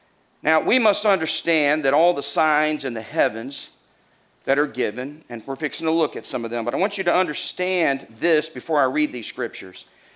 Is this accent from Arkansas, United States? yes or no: yes; Walnut Ridge, Arkansas, United States; I'm from Arkansas, amen? Born in Walnut Ridge. When the name Nut is in your birthplace, there's only so much seriousness you're ever going to get in life.